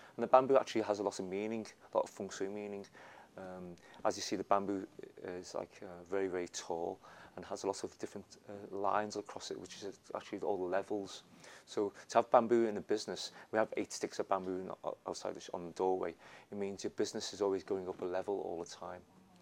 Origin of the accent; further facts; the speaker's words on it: Liverpool, North West England, United Kingdom; first language Chinese; English is a second language; I grew up in Chinatown in Liverpool. Memories are very fond memories. My first language was Chinese, so I didn't speak English before I went to school.